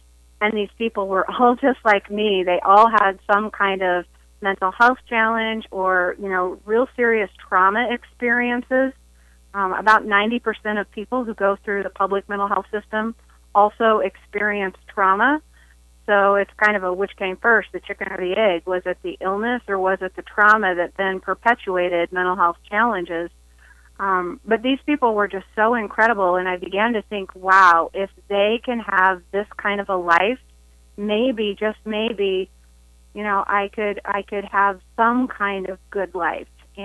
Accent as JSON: {"language": "English", "town": "St. Louis", "region": "Missouri", "country": "United States", "said": "Well, I'm from the St. Louis area, and I am a mental health trainer and a speaker."}